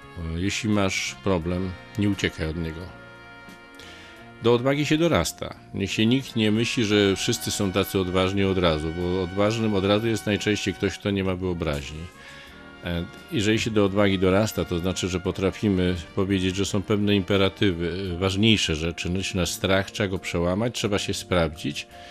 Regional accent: Lębork, Pomeranian Voivodeship, Poland; born there; Się urodziłem w Dęborku.

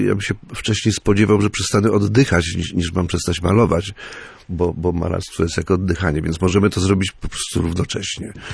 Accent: Sopot, Pomeranian Voivodeship, Poland; born there; bo to takie były sopockie realia, w końcu się urodziłem w Sopocie.

